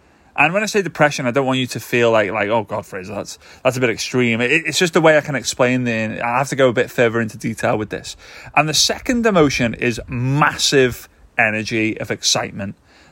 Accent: Formby, North West England, United Kingdom; Super excited because I'm in my hometown. My hometown is Formby in the northwest of the UK. Nearest city is the incredible city of Liverpool

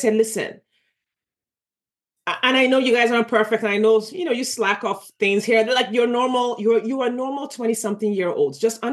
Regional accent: Nigeria; now in United States; I grew up in Nigeria

